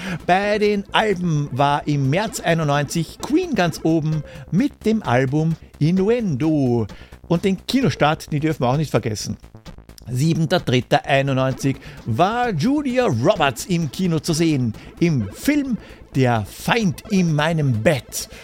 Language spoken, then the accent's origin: German; Austria; Ich komme aus Österreich, ja.